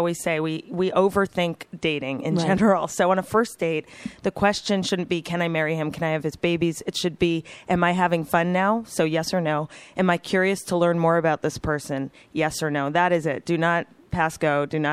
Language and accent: English; Toronto, Ontario, Canada; He was kind of the boy next door where I grew up in Toronto.